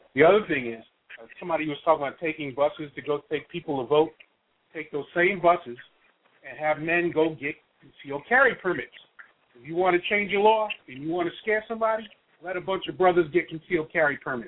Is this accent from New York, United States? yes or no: yes; New York City, New York, United States; and I grew up in New York, by the way, New York City as a kid growing up